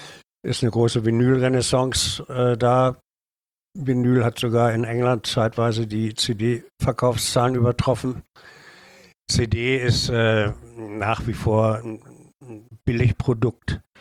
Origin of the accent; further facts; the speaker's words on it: Dresden, Saxony, Germany; born there; ich bin 1947 in Dresden zur Welt gekommen. Mein Vater ist Dresdner, die Familie väterlicherseits sind Urdresdner. Irgendwann auch mal zugewandert, aber schon lange in Dresden.